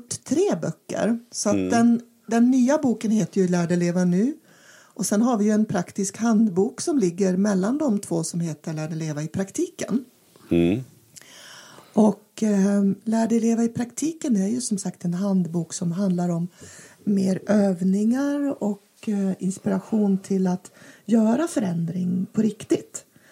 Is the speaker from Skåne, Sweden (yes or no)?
no; Dalarna County, Sweden; Dalarna. Som Dalkulla så längtar jag efter snön.